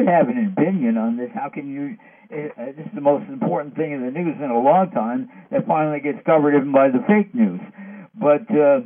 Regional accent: United States; Growing up in America, you know the politicians are crooks, basically.

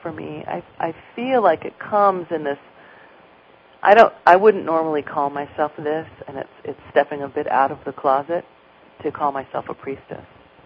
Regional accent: California, United States; In Marin County, California.

